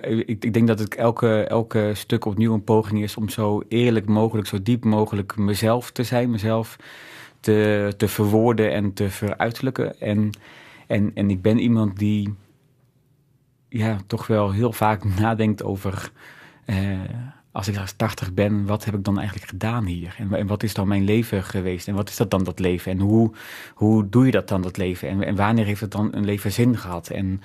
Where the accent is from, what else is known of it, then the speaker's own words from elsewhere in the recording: Groningen, Netherlands; toen ik als jongeling bij het NNT in Groningen, waar ik vandaan kom, speelde.